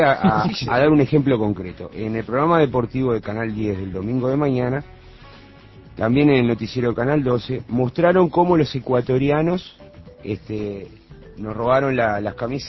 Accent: Uruguay; no tiene nada que ver con cómo somos los uruguayos

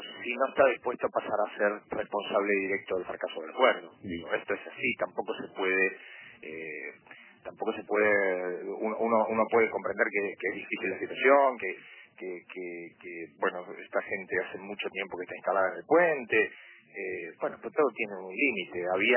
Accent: Argentina; Pero como somos los argentinos, ¿no?

